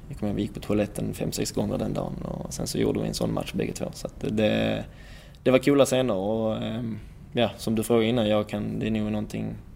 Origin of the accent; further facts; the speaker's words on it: Landskrona, Skåne, Sweden; Och jag är ju uppvuxen i Landskrona kommun